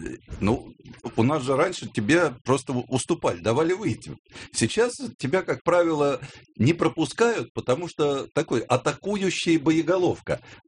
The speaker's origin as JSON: {"language": "Russian", "region": "Moscow", "country": "Russia", "said": "я как любой москвич."}